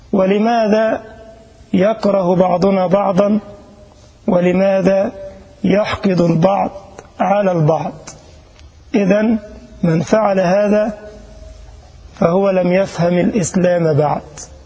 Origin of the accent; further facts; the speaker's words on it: Egypt; نعم أنا مصري أنتمي إلى مصر